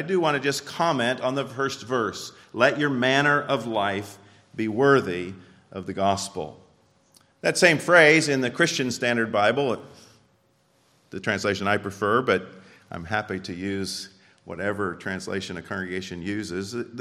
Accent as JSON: {"language": "English", "town": "Indianapolis", "region": "Indiana", "country": "United States", "tie": "born or raised there", "said": "I grew up in Indianapolis, the city of Indians."}